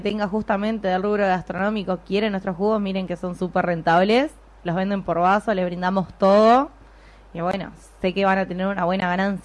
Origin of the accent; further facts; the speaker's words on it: Salto, Uruguay; Es re lindo, porque si bien es una fusión de un montevideano y una salteña